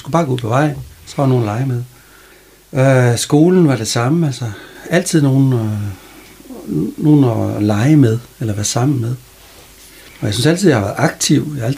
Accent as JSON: {"language": "Danish", "town": "Frederikshavn", "region": "North Denmark Region", "country": "Denmark", "tie": "born or raised there", "said": "Jeg er født i 1964 fra Frederikshavn, og på siden af Faldstationen, Norgesvej, boede vi fra jeg var 5 år, og til jeg flyttede hjemmefra, som jeg var 18 år"}